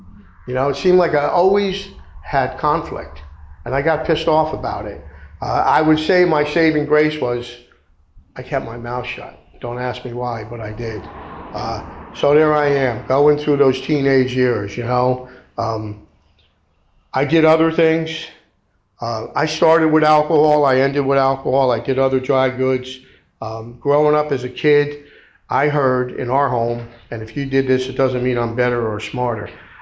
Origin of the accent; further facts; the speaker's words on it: Perth Amboy, New Jersey, United States; growing up in Perth Amboy, when the bars closed at Amboy during the week at 2 a.m., we all went to Staten Island.